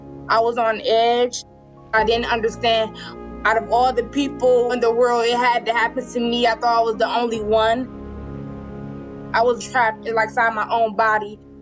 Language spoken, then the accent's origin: English; Cleveland, Ohio, United States; I'm 18 years old, and I'm from Cleveland, Ohio.